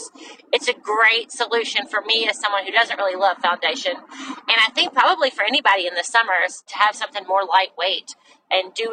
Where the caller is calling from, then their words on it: Paducah, Kentucky, United States; I'm calling from Paducah, Kentucky